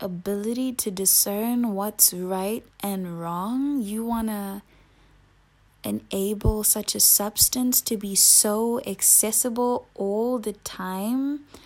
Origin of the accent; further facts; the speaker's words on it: KwaMashu, KwaZulu-Natal, South Africa; I grew up in the suburbs, but I also grew up Ikasi. I grew up in the ghetto. I grew up Kwamashu. I grew up in Malvern. I also grew up in Belgravia.